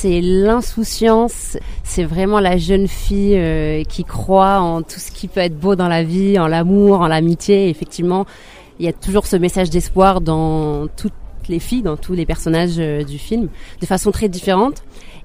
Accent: Algeria; je suis algérienne, j'ai vécu en Algérie, même si j'ai pas vécu directement les années 80, enfin, je suis née en 90

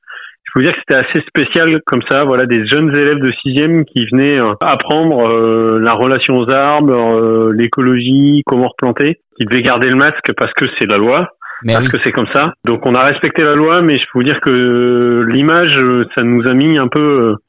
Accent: Normandy, France; moved away as an adult; nous, on est pas de Charente, ma femme est parisienne, moi je suis normand, on est venu là sur le tard, on s'installe à plus de 30 ans

